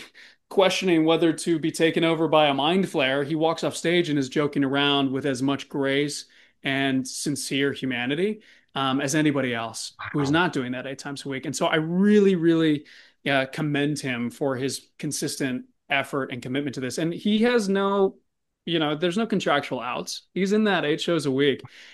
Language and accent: English; Virginia, United States; also born or lived in Colorado, United States; You know, I grew up in Virginia. I went to school down in Georgia, there in Arizona.